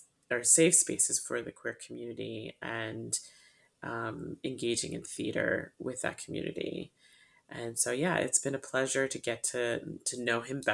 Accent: East Coast, United States; Oh, I'm such an East Coaster.

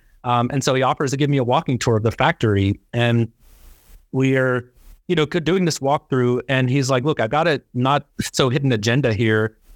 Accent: Pittsburgh, Pennsylvania, United States; growing up in Pittsburgh and kind of the bust of the steel industry, I remember how that economic stability bred physical instability in neighborhoods that were once thriving

